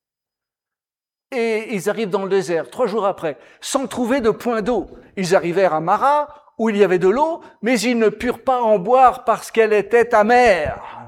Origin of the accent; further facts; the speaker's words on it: France; c'est que, en tant que Français, on en est presque fiers, n'est-ce pas?